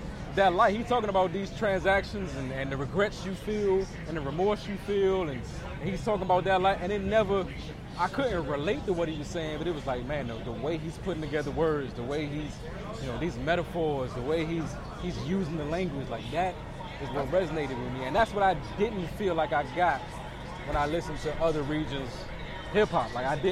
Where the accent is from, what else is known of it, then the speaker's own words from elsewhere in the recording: Springdale, Maryland, United States; Like, I'm from the suburbs of D.C. Like, I grew up in Springdale, Maryland.